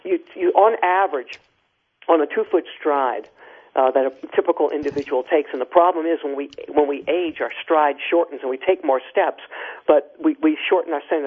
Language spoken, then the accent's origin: English; New Orleans, Louisiana, United States; on CBS affiliate in my hometown, New Orleans